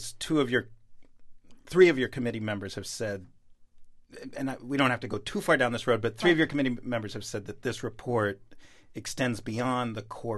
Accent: New York, United States; I'm from New York. My mom's Israeli.

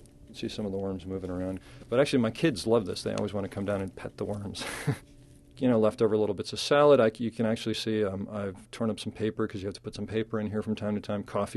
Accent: Connecticut, United States; now in California, United States; I grew up in Connecticut, and anybody in Connecticut who heard me calling this a basement and saw it would sort of laugh at me.

